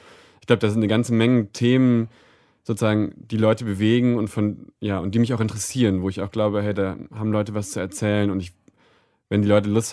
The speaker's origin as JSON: {"language": "German", "region": "Lower Saxony", "country": "Germany", "said": "Ganz grob, ich komme aus Niedersachsen, ich werde über die Elbe gehen."}